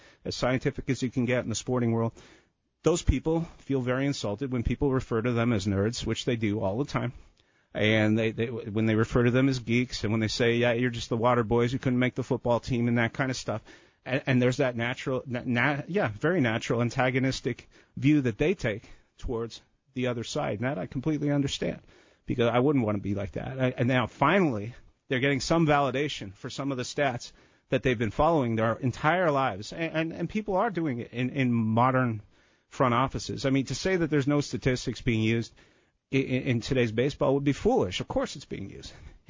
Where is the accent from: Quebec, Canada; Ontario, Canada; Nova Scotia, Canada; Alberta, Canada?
Quebec, Canada; Montreal; I grew up in Montreal.